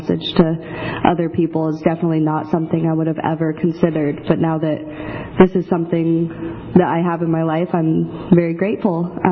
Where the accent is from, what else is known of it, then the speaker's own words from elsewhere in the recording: Seattle, Washington, United States; now in Valley, United States; I grew up in Seattle, Washington. I was born and raised there. And I moved to the Valley in March 2016.